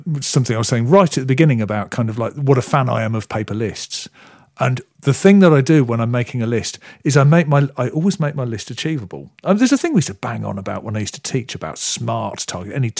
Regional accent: United Kingdom; I'm British

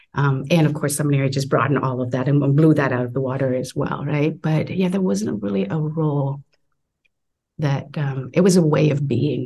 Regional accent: Vietnam; So I was born and raised in Vietnam, and our family was part of the CMA Church, the Christian Missionary Alliance tradition.

